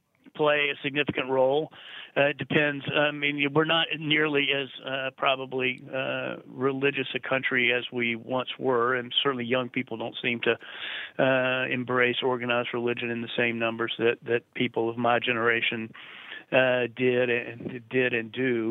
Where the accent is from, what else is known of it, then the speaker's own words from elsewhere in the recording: South Carolina, United States; even in states like my home state of South Carolina, there are 44 counties in the state.